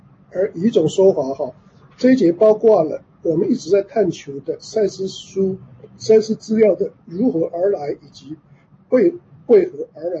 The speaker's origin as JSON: {"language": "Chinese", "region": "Yilan County", "country": "Taiwan", "tie": "born or raised there", "lives_now": "United States", "said": "以前我们在台湾芭乐芭乐跟竹笋那是没什么价值的东西，尤其我小的时候真的是再便宜没有的，尤其像我们宜兰那边。"}